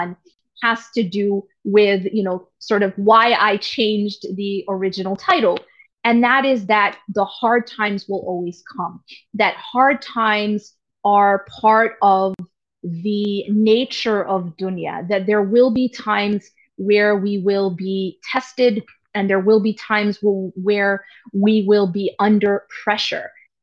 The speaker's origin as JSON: {"language": "English", "region": "Wisconsin", "country": "United States", "tie": "born or raised there", "said": "I'm actually not home, but I'm in my hometown. So it's close enough. I'm actually in Wisconsin where my mother lives."}